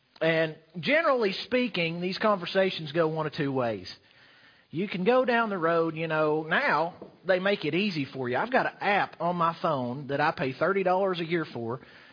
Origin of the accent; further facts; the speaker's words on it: the South, United States; I, as you probably have figured out, was born and raised in the South. I was born in the South. I will die in the South.